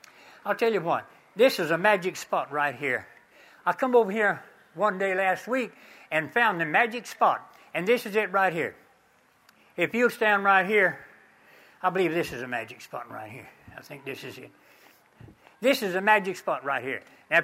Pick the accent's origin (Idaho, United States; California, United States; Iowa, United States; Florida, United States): Florida, United States; Macclenny; I'm from McClenny too. How about that?